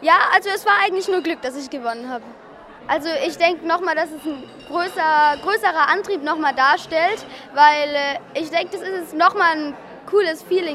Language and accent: German; Schweinfurt, Bavaria, Germany; ich werde ungefähr in einem Monat 14. Und ich komme aus Schweinfurt, aber trete für Würzburg hier an.